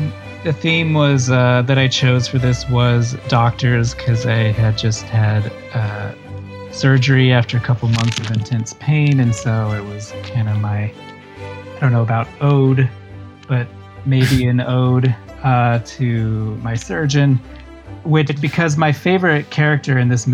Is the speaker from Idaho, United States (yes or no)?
yes; Boise, Idaho, United States; so I grew up in Boise, Idaho, which we have a independent film theater.